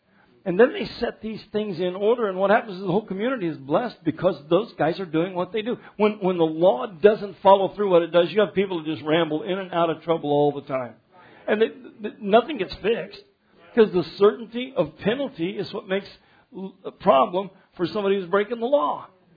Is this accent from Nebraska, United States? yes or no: yes; McCook, Nebraska, United States; So I come from McCook and I go to Nebraska or go to Arkansas and then they got this hanging judge.